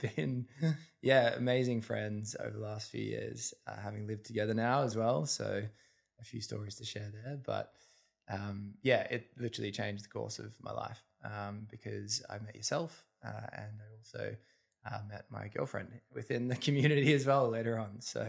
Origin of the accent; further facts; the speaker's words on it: Melbourne, Victoria, Australia; now in London, United Kingdom; So, I am an Aussie. Hailing from Melbourne, back in Australia, down south. I now live in London. I've been living here for about 7 years, but I definitely would still call Australia home. I'm losing the accent every year that goes